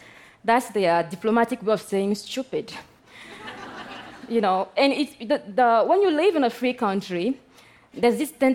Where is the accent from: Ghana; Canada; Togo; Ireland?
Togo; English is a second language; I come from Togo, by the way. It is a beautiful country located in West Africa.